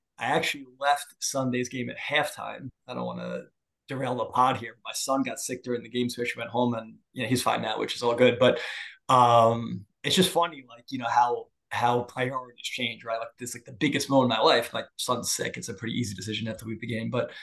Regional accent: New York, United States; And as a kid growing up in New York

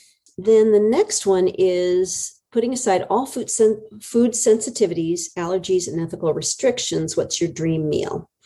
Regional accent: Indiana, United States; also born or lived in New York / Atlanta; And I was raised in Indiana and born in New York. So I've kind of lived all over.

